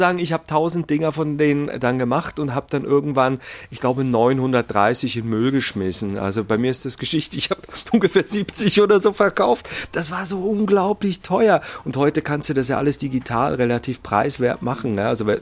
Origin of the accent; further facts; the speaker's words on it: Zurich, Switzerland; Also bei uns, ich komme ja aus Zürich